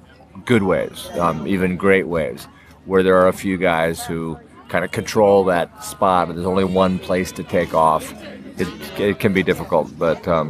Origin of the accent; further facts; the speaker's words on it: California, United States; Even though I grew up in California, you know, it's sort of spot to spot.